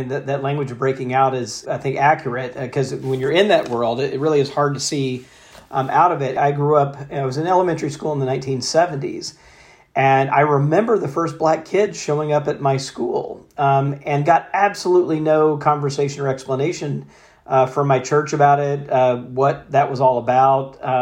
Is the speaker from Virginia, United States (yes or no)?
no; Mississippi, United States; I went to a Southern Baptist college just outside of my hometown, Mississippi College, and then went to a Southern Baptist seminary as well.